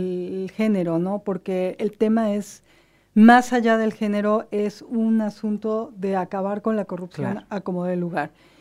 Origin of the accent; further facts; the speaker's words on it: Mexico City, Mexico; cuando estuvo en la Ciudad de México, que es de donde yo vengo